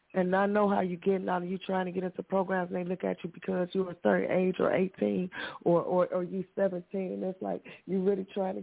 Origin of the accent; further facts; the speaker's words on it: Cleveland, Ohio, United States; You know, I'm from the street. I'm from Cleveland. You know, I'm from 4th Ward. I grew up in 7th Ward. Grew up in 9th Ward.